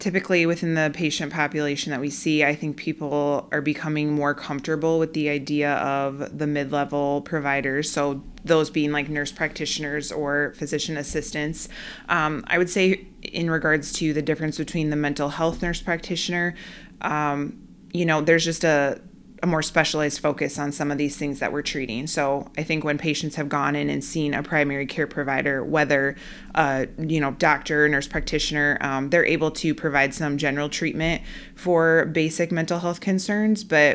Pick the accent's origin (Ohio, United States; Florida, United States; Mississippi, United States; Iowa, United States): Iowa, United States; Mason City; I am from the Mason City, Clear Lake area.